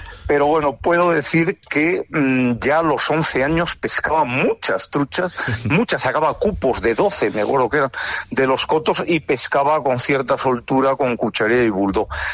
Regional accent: Valladolid, Castile and León, Spain; es en Valladolid, que yo soy vallisoletano y lo llevo muy dentro

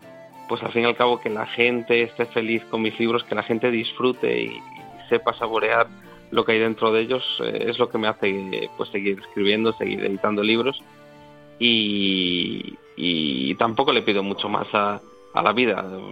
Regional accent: Vigo, Galicia, Spain; Yo sigo viviendo en Vigo, yo soy de Vigo.

